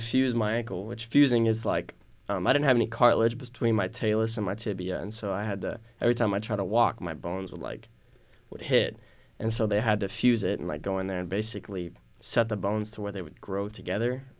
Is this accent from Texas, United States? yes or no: yes; Hewitt, Texas, United States; also born or lived in Fort Worth; I was born in Fort Worth, but then I moved to Hewitt when I was, you know, I went to kindergarten at Spring Valley. So, yeah, I mean, I've lived in Woodway, Hewitt area my entire life.